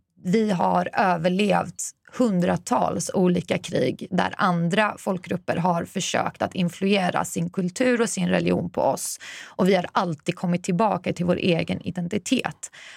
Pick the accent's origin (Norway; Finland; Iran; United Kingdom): Iran; Swedish is a second language; now in Sweden; jag är iranier för de som inte vet